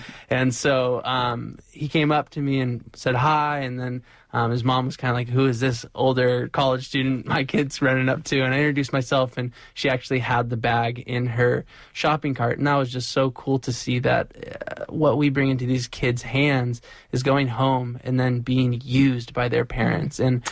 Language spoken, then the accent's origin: English; Pacifica, California, United States; I grew up in Pacifica, and specifically at the beach in Pacifica for a lot of my days.